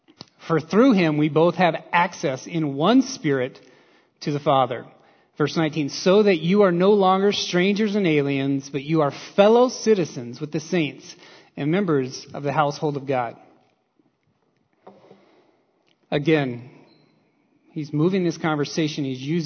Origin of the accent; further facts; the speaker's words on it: Texas, United States; I was raised in Texas by working poor parents.